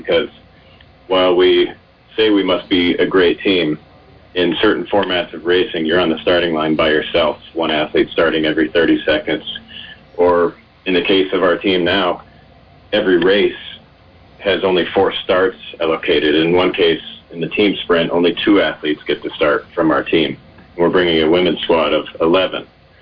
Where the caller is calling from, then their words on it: Seefeld, Tyrol, Austria; I'm joining you from Seefeld, Austria, which is a bit serendipitous, perhaps, because this is where Bill Koch won his medal in 76.